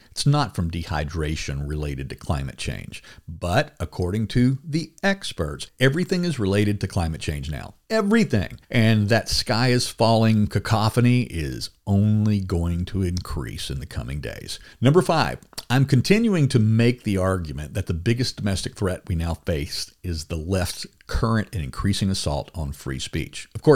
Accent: Louisiana, United States; by the time I was 12, we were doing that with our .22 rifles down at the pond or the bayous in my home state of Louisiana.

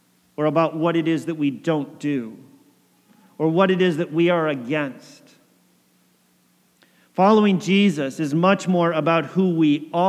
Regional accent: Connecticut, United States; the pastor of the church that I grew up in Connecticut

